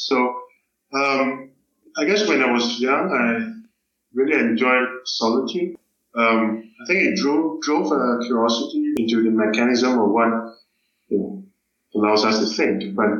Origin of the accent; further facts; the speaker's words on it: Singapore; born there; I was born in Singapore, did my college at Duke, and then a PhD at Harvard, and I'm currently a PI at the Genome Institute of Singapore in ASTAR